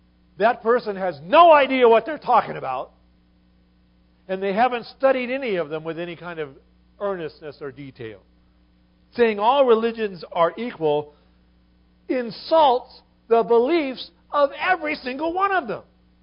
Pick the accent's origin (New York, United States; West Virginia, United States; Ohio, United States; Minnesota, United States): Ohio, United States; I grew up in Ohio and then out here